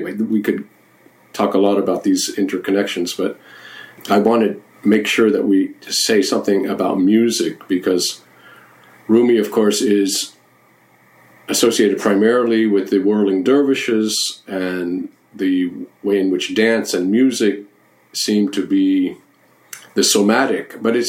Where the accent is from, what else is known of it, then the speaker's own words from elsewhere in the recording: Turkey; I was born in Turkey. I grew up there, and I maintain a lot of connections to Turkey.